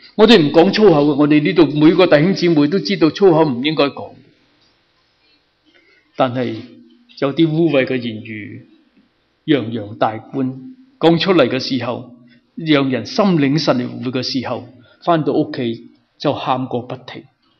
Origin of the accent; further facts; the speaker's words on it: China; 因为我们中国人有句说话，是什么说话？